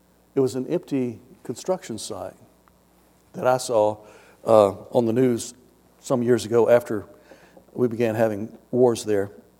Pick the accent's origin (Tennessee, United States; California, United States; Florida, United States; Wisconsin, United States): Tennessee, United States; growing up in Tennessee, I can tell you that there were some people that knew … back in the days of Sun Records, okay?